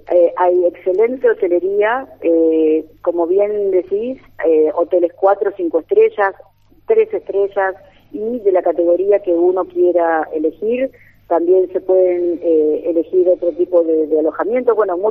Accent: Buenos Aires, Argentina; A nosotros se nos llama porteños por vivir cerca del puerto.

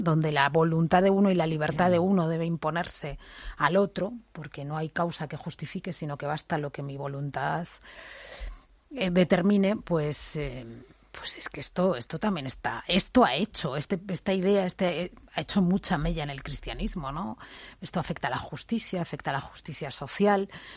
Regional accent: Catalonia, Spain; Como cristiana, como miembro de una iglesia que es universal y como catalana, además.

